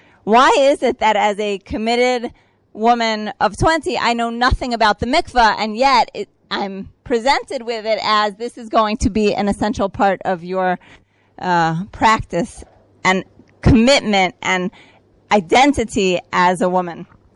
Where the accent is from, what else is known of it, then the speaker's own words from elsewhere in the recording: United States; I grew up in the States. I went to Brandeis.